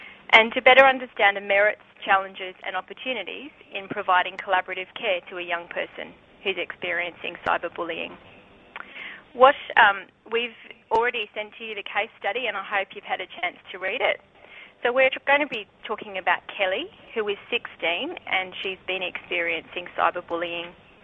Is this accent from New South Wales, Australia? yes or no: no; Queensland, Australia; So I'm from Queensland